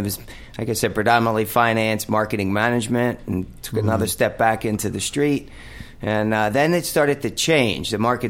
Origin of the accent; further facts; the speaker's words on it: Trenton, New Jersey, United States; I grew up in Trenton, New Jersey.